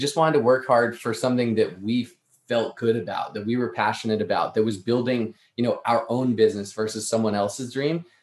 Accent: Boston, Massachusetts, United States; But to backtrack before then, I grew up in the Northeast in the Boston area.

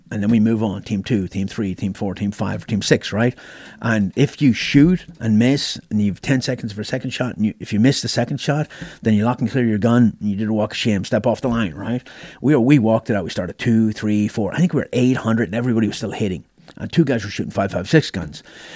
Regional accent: Ireland; I grew up in Ireland and we were hard drinkers.

